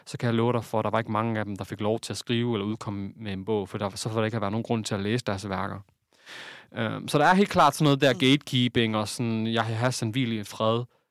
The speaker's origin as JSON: {"language": "Danish", "town": "Aarhus", "region": "Central Denmark Region", "country": "Denmark", "said": "Og vi er fra Aarhus, ja. Det er rigtigt."}